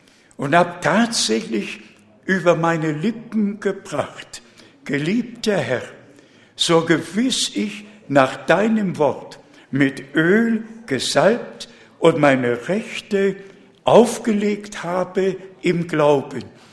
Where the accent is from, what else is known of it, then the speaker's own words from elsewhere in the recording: Pomeranian Voivodeship, Poland; born there; ich bin ja in Westpreußen geboren, im Gau Danzig geboren, heute gehört zu Polen. Und wenn ich daran denke, auf einem großen Bauernhof, kein elektrisches Licht, kein Wasser